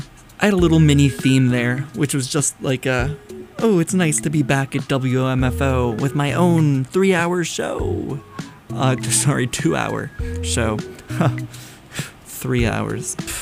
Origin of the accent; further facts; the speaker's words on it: New York, United States; Growing up in New York, I know all about sitting in the traffic on the Tappan Zee.